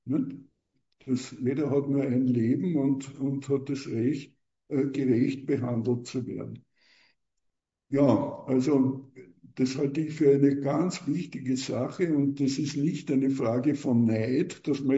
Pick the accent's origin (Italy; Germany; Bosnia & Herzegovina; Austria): Austria; Das hat man bei uns in Österreich zum Beispiel gesehen